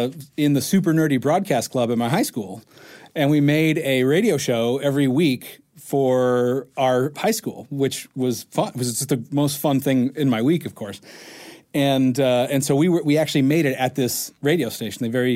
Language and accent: English; South Carolina, United States; I grew up in South Carolina.